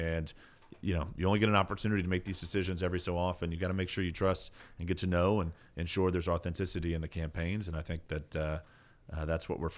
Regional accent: Peachtree City, Georgia, United States; I'm from Peachtree City, Georgia

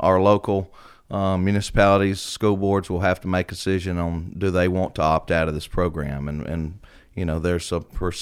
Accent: Sand Hill, Georgia, United States; Grew up in the community, was born and raised in Sand Hill area, went to Whitesburg, went to Central High School

